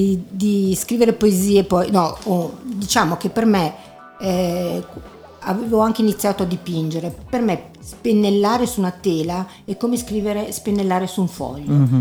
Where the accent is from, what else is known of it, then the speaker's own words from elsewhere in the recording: Merano, Trentino-Alto Adige, Italy; also born or lived in Silandro / Foggia; Io sono nata a Silandro, poi ho abitato a Merano e poi improvvisamente mi sono trovata a Foggia, che era una realtà totalmente diversa